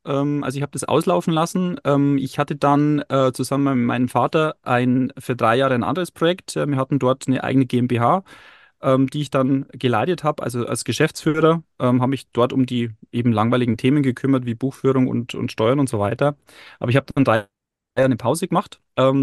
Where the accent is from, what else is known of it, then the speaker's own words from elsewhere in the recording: Bavaria, Germany; mein Start war ja nicht in meiner alten Heimat in Bayern, sondern am Bodensee.